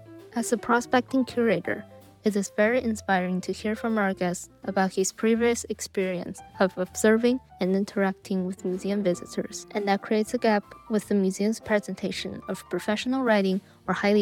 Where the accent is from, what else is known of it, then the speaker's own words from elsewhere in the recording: Beijing, China; So this summer, I've been visiting many museums in my hometown, Beijing, and I'm very delighted to see that many are offering free entry